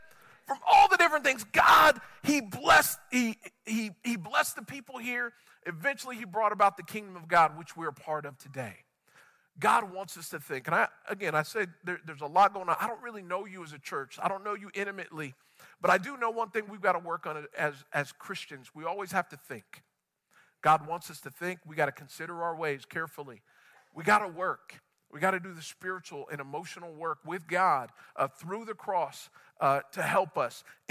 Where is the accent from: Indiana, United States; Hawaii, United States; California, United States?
California, United States; San Diego; It reminds me of my first neighborhood growing up in San Diego.